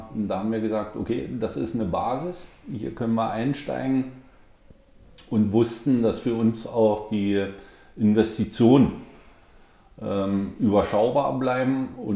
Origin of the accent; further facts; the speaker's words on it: Cottbus, Brandenburg, Germany; now in Weißwasser, Germany; Aufgewachsen bin ich in Cottbus, habe da bis 1991 auch gelebt.